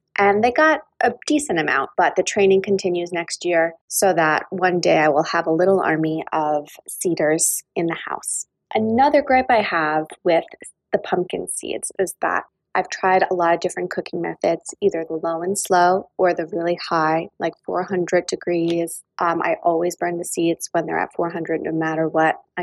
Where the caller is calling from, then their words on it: Saddle River, New Jersey, United States; I'm calling from Saddle River, New Jersey.